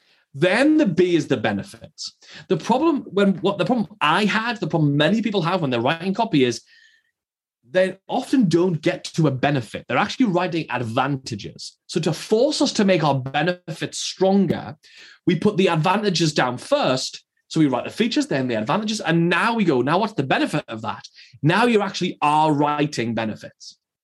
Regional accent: United Kingdom; We're British, so it's a fab cup of tea.

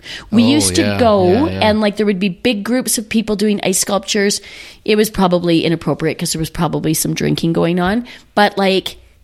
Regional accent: Penetanguishene, Ontario, Canada; born there; I was born in Penetang.

